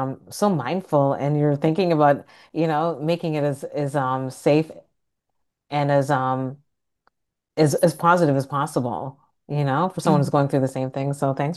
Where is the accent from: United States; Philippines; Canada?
Canada; born there; I was born in Canada.